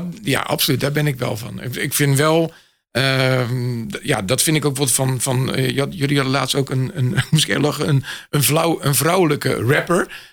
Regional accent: Netherlands; Omdat daar mogen we ook best wel wat trots op zijn als Nederlander zijnde.

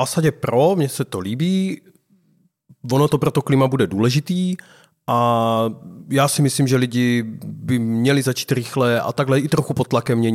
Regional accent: Zlín Region, Czechia; tak já jsem z malé vesnice na Valašsku a tam jednak nejsou žádné elektronabíječky

